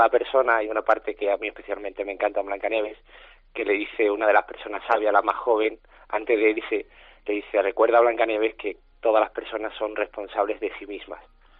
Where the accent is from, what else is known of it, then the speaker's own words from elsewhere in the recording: Andalusia, Spain; now in Huelva, Spain; ahora como somos de aquí de Andalucía, pues estamos en las principales librerías de Sevilla y en Huelva, que es mi referente donde yo vivo